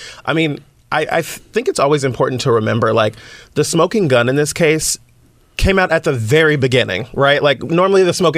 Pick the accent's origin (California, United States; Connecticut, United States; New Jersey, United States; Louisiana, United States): California, United States; I mean, I'm from the Bay Area, but I come from a deeply Christian Black Church family.